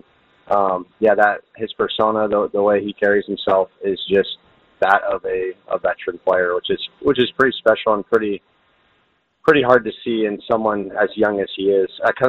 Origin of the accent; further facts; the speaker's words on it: Sunnyland, Illinois, United States; Yep, I grew up in Sunnyland, which is a little town like inside of Washington. But yeah, it's like I'm like 20, 25 minutes from Peoria. It's just a little town, a lot of cornfields, really, really tight-knit community.